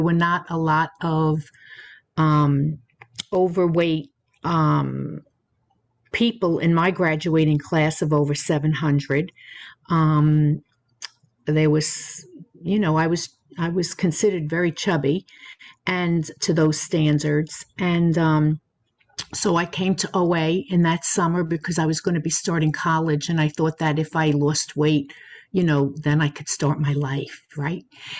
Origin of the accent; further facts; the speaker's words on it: Long Island, New York, United States; I'm from Long Island, and I'm always happy to do service.